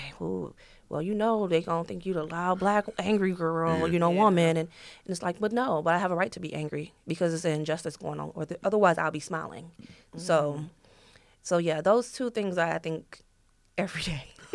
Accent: Flint, Michigan, United States; Because of where I came from, you know, being born and raised in Flint, Michigan.

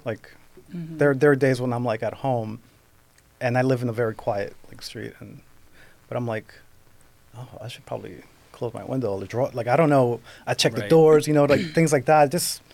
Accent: Brooklyn, New York, United States; Growing up in New York, it was like, watch out. I grew up in a very tough neighborhood. East New York was considered, still is, the murder capital of New York, right?

